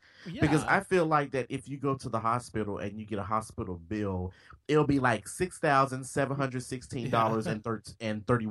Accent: Memphis, Tennessee, United States; Like the woman in Tennessee, in my hometown of Memphis, Tennessee, go figure.

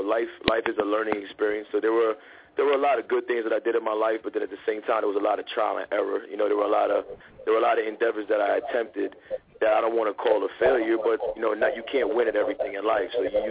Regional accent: New York City, New York, United States; I'm one of those dudes that was born and raised in New York City. So, basically, you know, music, hip hop is engraved into my soul.

